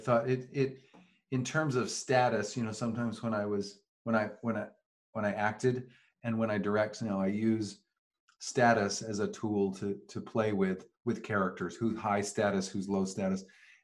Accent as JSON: {"language": "English", "region": "the South", "country": "United States", "said": "I think I'm from the South, so I give it a little extra."}